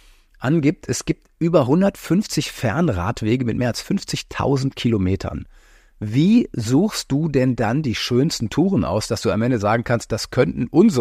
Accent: North Rhine-Westphalia, Germany; ich bin an so einem Berg groß geworden. Ja. Und habe mir immer gewünscht, dass man einen Tunnel bauen würde zwischen dem Dorf, wo ich aufgewachsen bin, und der Innenstadt von Detmold.

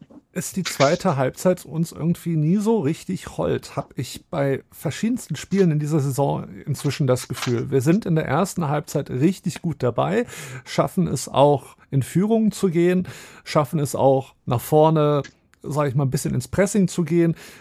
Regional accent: Wolfsburg, Lower Saxony, Germany; born there; Ich bin ja gebürtiger Wolfsburger

